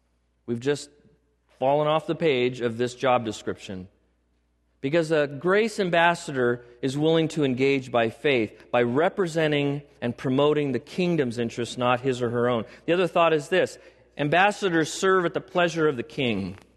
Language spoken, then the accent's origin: English; California, United States; Now, because I'm a Californian and I have rights